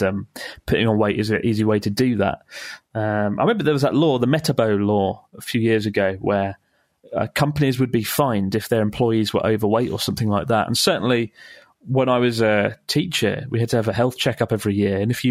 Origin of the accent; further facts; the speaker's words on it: Italy; moved away as an adult; now in Gloucester, United Kingdom; from Gloucester, but I'm originally from Italy. I moved here 3 years ago to work in the brewing industry.